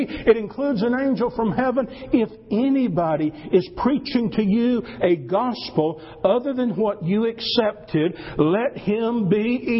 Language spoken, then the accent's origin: English; Stone Mountain, Georgia, United States; Several of you know that I grew up near Stone Mountain, Georgia.